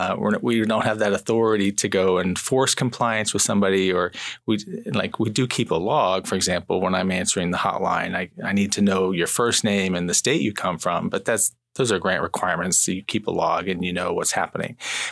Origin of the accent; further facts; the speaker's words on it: Florida, United States; moved away as an adult; now in Seattle, United States; Well, I am originally from Florida, so I'm a licensed attorney in Florida, and I was ready for a new adventure. So I moved to Washington, and I now live in Seattle.